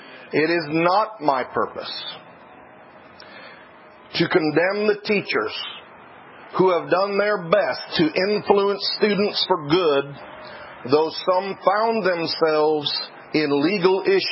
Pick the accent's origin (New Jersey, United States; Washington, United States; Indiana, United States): Washington, United States; moved away as an adult; also born or lived in Lancaster, Pennsylvania; I live on Dry Fork Road in Windsor, just about 15 minutes from here. I was raised in Washington State to the age of 32 years when I moved to Lancaster, Pennsylvania.